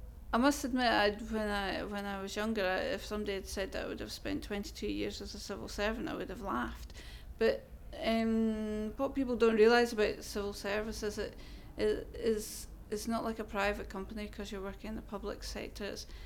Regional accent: Dunfermline, Scotland, United Kingdom; also born or lived in St Andrews; now in Edinburgh, United Kingdom; No, I'm from Dunfermline in Fife, and I've also lived in St Andrews.

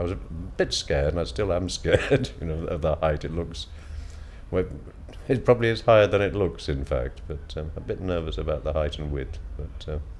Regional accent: York, Yorkshire and the Humber, United Kingdom; I'm 63, and I come from York.

